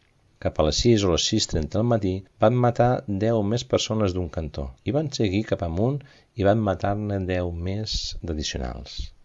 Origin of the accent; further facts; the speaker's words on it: United States; sóc nord-americana i el meu govern va donar els diners